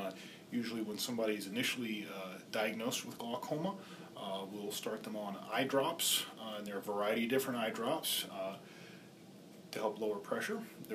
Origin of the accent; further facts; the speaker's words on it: Johnson City, Tennessee, United States; And now here back in Johnson City, I'm from Johnson City originally. Glad to be back.